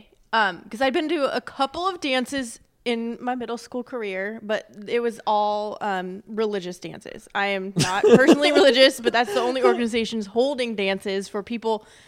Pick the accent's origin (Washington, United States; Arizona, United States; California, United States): Washington, United States; Renton; I was from Renton. I was very much out of place. I was there on academic scholarship.